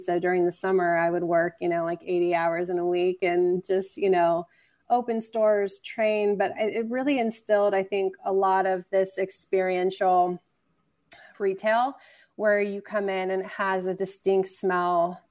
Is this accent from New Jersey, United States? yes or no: no; Cincinnati, Ohio, United States; I grew up in Cincinnati, Ohio.